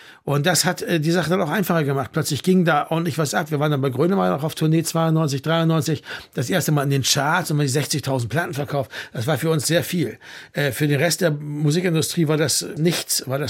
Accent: Bremen, Germany; also born or lived in West Berlin; Ich komme ja aus Bremen, da hat es immer viel geregnet, auch im Sommer.

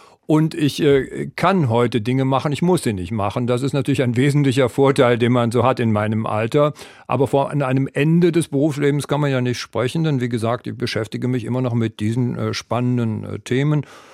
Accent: Rhineland-Palatinate, Germany; hier bei Ihnen sein durfte in meiner alten Heimat. In Rheinland-Pfalz

